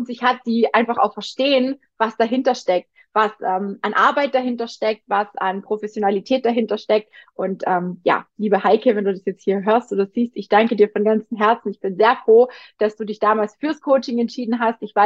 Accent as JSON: {"language": "German", "region": "Baden-Württemberg", "country": "Germany", "said": "da wo ich herkomme, im Schwabenländle gibt es nicht groß viel Berge"}